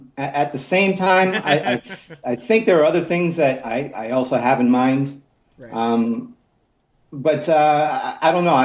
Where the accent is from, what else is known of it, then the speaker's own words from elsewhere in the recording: Boston, Massachusetts, United States; Yeah, Anime Boston is, I'm originally from the Boston area. So Anime Boston's sort of my hub.